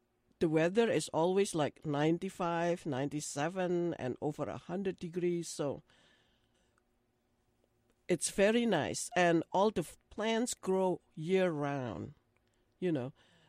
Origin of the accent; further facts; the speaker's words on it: Central Java, Indonesia; English is a second language; I came from Java, Middle Java. And even in Java, we have three different languages. We speak Indonesian, but in Middle Java, we also speak Javanese.